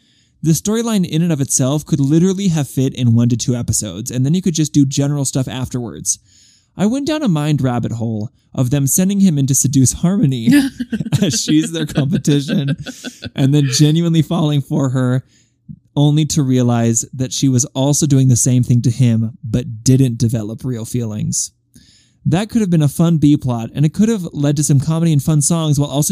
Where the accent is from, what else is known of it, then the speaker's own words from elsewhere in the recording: Ireland; I'm actually a little over an hour from Derry, where … himself is from, though I'm from the Republic